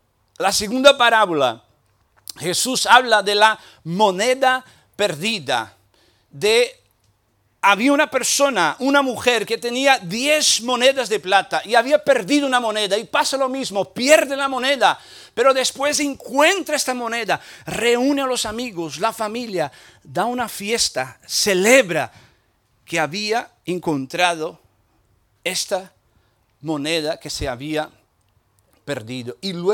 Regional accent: Brazil; Spanish is a second language; En un lugar ahí, en mi país, Brasil, dentro de la, totalmente, de la selva.

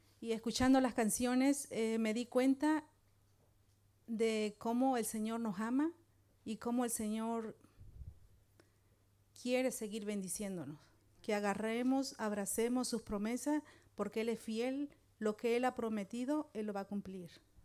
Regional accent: Mexico; now in Switzerland; soy de México. Estuve aquí 10 años, 11 años en la iglesia de Centro Cristiano y la verdad que para mí fue una gran bendición. Después ahora estoy en Suiza, tengo 7 años ahí

